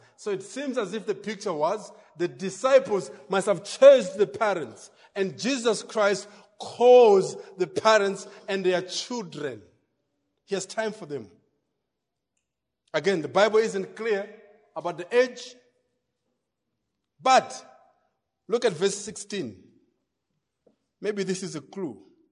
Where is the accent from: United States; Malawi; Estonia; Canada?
Malawi; Blantyre, Southern Region; Still remember growing up in Kolokosa Blanta as kids